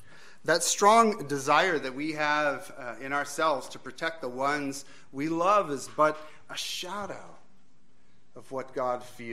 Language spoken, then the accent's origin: English; California, United States; I'm from California. I'm from the land of fires. We're famous every summer when our mountains are on fire.